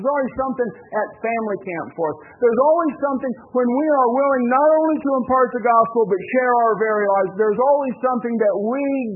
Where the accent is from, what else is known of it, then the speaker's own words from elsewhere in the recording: West Virginia, United States; Growing up in West Virginia, we used to look for crawdads.